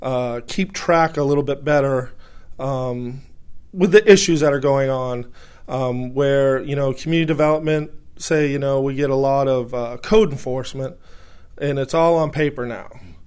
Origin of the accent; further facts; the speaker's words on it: Northern United States, United States; now in Southern United States; I'm from Northern Territories, as I guess they call it here. But I'm a Yankee, but now I've been here about 20 years, so I guess I'm a Southerner now.